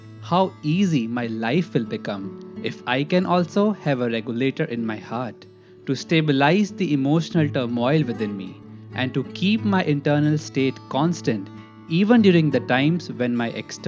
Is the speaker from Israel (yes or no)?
no; northern India, India; moved away as an adult; now in United States; I was born and raised in Northern India.